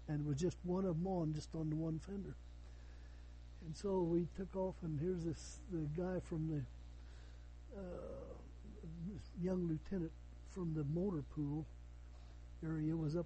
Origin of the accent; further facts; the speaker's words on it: Kinsley, Kansas, United States; I was from Kinsley, Kansas, you know.